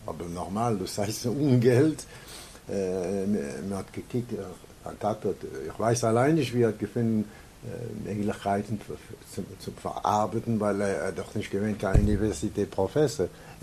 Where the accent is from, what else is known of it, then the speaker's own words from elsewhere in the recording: Canada; German is a second language; Ich war ein Engländer, ein Kanada-Engländer.